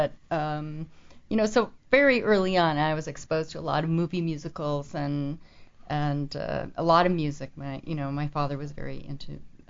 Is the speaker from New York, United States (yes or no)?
no; Minneapolis, Minnesota, United States; born there; also born or lived in Colorado; I was born in Minneapolis.